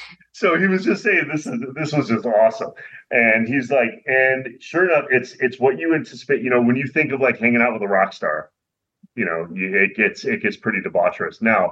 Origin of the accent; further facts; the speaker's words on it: Ireland; I'm like, yeah, I'm Irish.